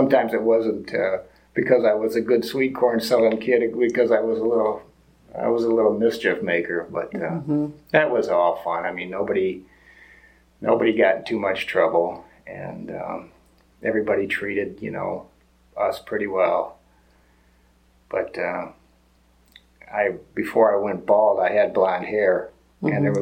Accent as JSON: {"language": "English", "town": "Milan", "country": "United States", "tie": "born or raised there", "said": "But it was fun growing up in Milan. It was a nice town. People treated you decent."}